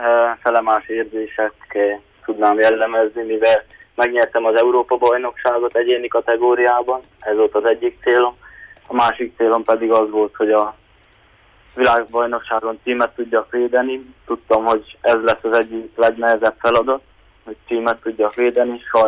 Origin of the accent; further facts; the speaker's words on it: Odorheiu Secuiesc, Harghita, Romania; óriási megtiszteltetésnek érzem, hogy 2022 után 2023-ban is engem választottak szülővárosom Székelyudvarhely legjobb férfi sportolójának.